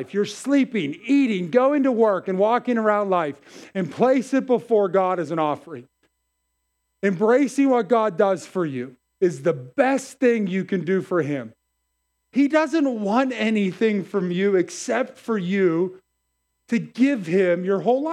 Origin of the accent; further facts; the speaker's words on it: McKeesport, Pennsylvania, United States; I'm from McKeesport.